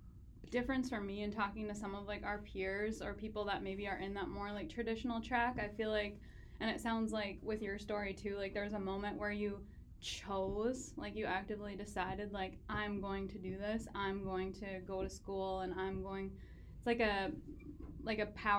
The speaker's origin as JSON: {"language": "English", "region": "Minnesota", "country": "United States", "also_born_or_lived": "Canada", "moved": "as an adult", "said": "I'm from Minnesota, so I went straight from my high school in Minnesota to Canada, and because I wanted to escape my small town or whatever."}